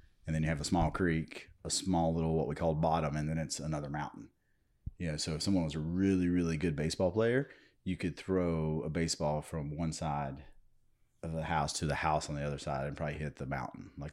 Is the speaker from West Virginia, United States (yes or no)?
yes; West Virginia, United States; We grew up shooting skeet in West Virginia.